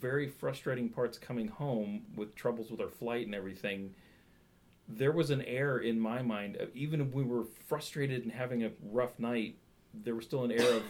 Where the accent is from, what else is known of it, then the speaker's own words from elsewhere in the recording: United Kingdom; it's a good accent because I'm really British.